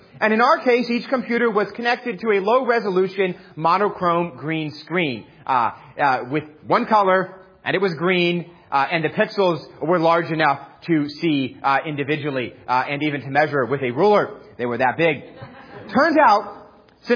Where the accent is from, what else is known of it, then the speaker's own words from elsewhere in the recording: New York City, New York, United States; As most of you know, I grew up in New York City.